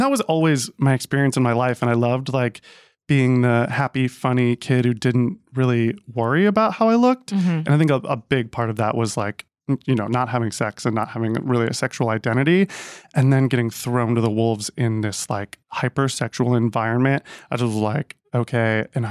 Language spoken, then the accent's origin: English; Ohio, United States; I grew up in Ohio. And I was like, I'll go to Miami because I'll come out there.